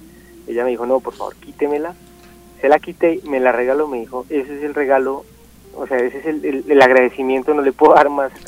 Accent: Sogamoso, Boyacá, Colombia; Yo no soy de Bogotá, yo soy de un municipio en Boyacá que se llama Sogamoso. Yo empecé como voluntario en Sogamoso.

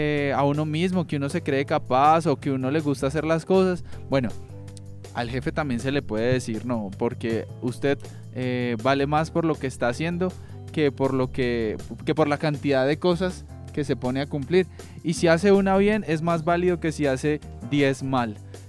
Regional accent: Colombia; como buen colombiano, las reuniones empiezan tarde y terminan más tarde de lo esperado

